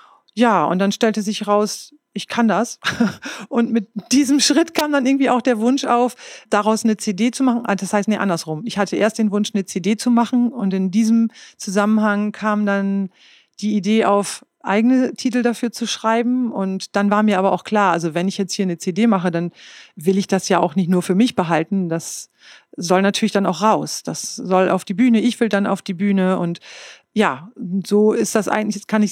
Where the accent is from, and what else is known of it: Northern Germany, Germany; accent: Low German; first language German/Low German